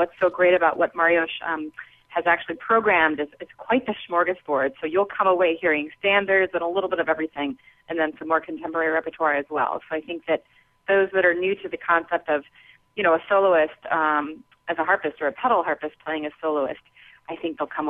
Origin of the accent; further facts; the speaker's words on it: Ohio, United States; I grew up in Midwest in Ohio, and my dad noticed my jaw was like on the floor